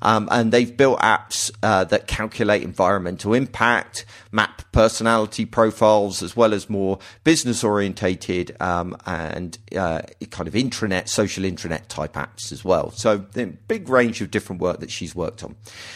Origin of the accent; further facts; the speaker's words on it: United Kingdom; It's like, it's the curse of being British.